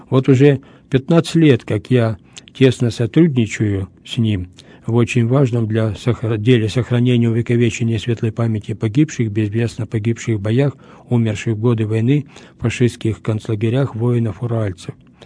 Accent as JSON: {"language": "Russian", "region": "Ural", "country": "Russia", "said": "на нашей уральской земле, и мы, уральцы"}